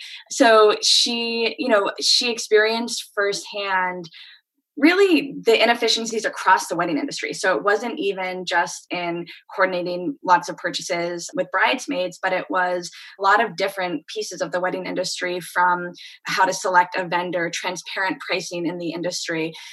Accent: North Carolina, United States; also born or lived in Princeton, United States / Boston, United States / Chicago, United States; I'm originally from North Carolina.

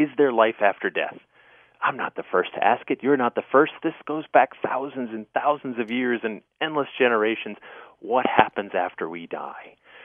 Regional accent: Newtown, Connecticut, United States; I grew up in Newtown, Connecticut, and it's a great historic little old town.

